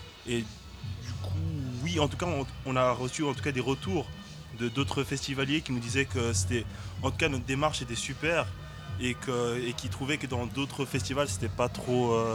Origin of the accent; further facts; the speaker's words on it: Plan-les-Ouates, Geneva, Switzerland; j'ai 21 ans. Et comme Ryan, en fait, je viens de Plan-les-Ouates. Enfin, on est de Plan-les-Ouates, les deux.